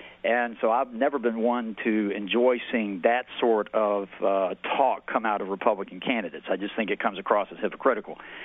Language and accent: English; Ireland; Oh, I'm Irish.